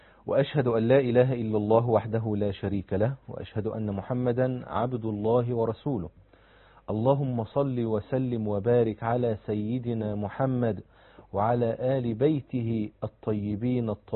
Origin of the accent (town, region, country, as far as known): Egypt